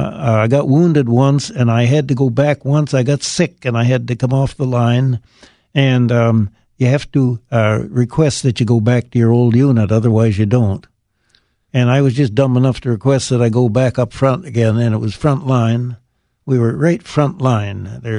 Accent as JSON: {"language": "English", "town": "Anoka", "region": "Minnesota", "country": "United States", "tie": "born or raised there", "also_born_or_lived": "Owatonna", "said": "I certainly am. I was born in Owatonna, raised in Anoka."}